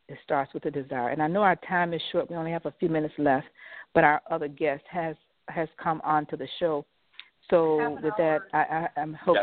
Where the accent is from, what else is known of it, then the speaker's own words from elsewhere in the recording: West Palm Beach, Florida, United States; when I decided to bid a project in my hometown of West Palm Beach, Florida